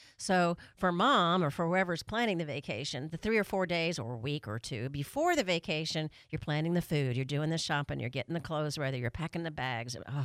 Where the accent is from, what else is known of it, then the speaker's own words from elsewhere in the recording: United States; And then I realized I'm really American